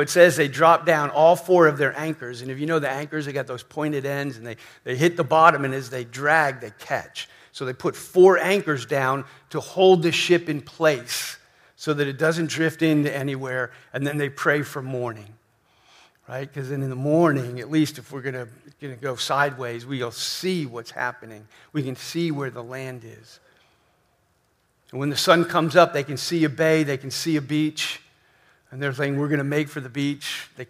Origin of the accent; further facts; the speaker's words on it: New Jersey, United States; You know, I grew up in New Jersey, and we had a lot of snowstorms and all